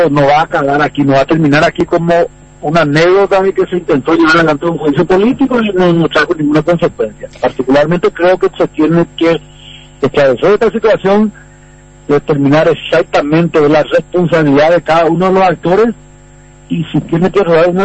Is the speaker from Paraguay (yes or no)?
yes; Paraguay; como ciudadano paraguayo